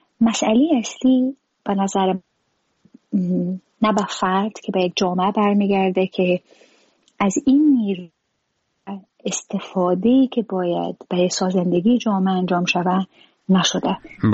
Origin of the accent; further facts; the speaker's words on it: Afghanistan; ما در خانواده مهاجر به دنیا آمدیم، سالها در مهاجرت زندگی کردیم. از 7-8 سالگی به افغانستان برگشتیم.